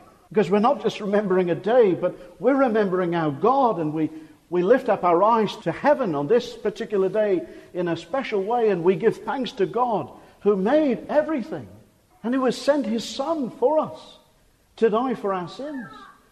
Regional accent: Seychelles; I was a young boy growing up in the Seychelles Islands, small island

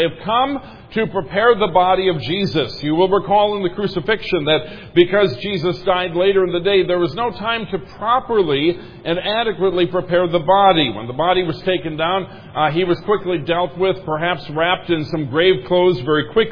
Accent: Minnesota, United States; I grew up in Minnesota and most of the time during Easter there was snow on the ground.

